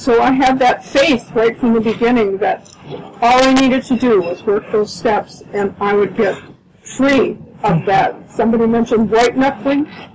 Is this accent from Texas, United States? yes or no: yes; Galveston, Texas, United States; And I'm from Galveston, so this was easy for me to get to the boat